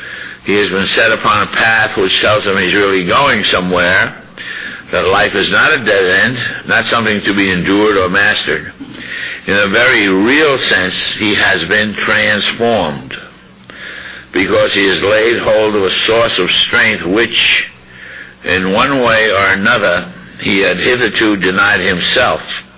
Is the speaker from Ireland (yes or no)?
yes; Ireland; I didn't get any taller. I'm still Irish.